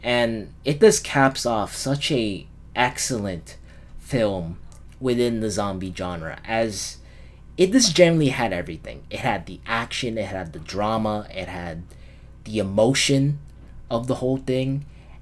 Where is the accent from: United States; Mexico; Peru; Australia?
United States; Hawaii; because you know, I'm from Hawaii and I'm quite familiar with the song.